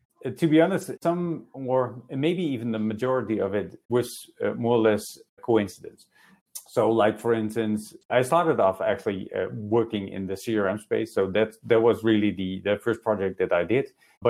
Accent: Netherlands; I'm from the Netherlands.

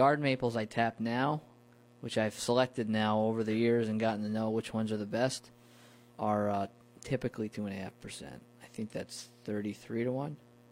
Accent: New Paltz, New York, United States; It's kind of like, you know, growing up in New Paltz, you saw a lot of the orchards going to value-added, and it was a family affair.

